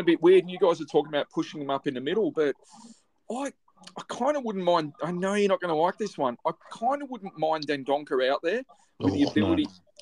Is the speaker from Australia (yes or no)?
yes; Australia; I'm Australian, so I don't really give a crap.